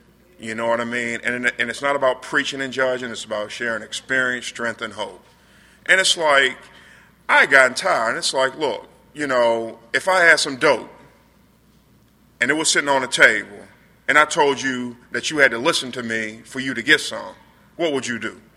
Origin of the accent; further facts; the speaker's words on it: Norfolk, Virginia, United States; I'm from Norfolk, Virginia, and Virginia Beach and all that area, and we used to go crabbing when we were kids